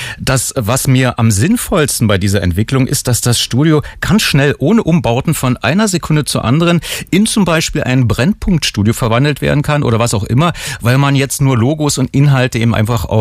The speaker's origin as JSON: {"language": "German", "region": "East Germany", "country": "Germany", "said": "obwohl ich als Ossi-Kind die Westberliner Anspielung auf die großpolitische Lage nicht verstand"}